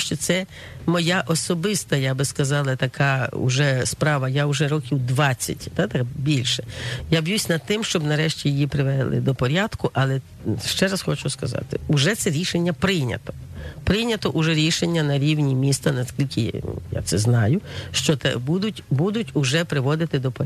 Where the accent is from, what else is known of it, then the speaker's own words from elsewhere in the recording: Lviv, Lviv Oblast, Ukraine; Але це випадково я там народилась, тому що я львів'янка скорінна.